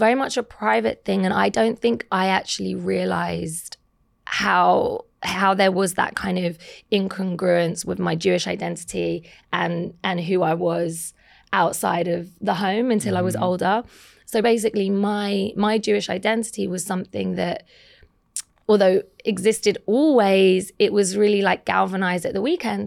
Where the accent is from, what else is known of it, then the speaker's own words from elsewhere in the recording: London, United Kingdom; now in New York, United States; And you know what's so different about growing up in London to now living in New York, where I've lived for 17 years, is that, you know, the UK is, England's a Christian state.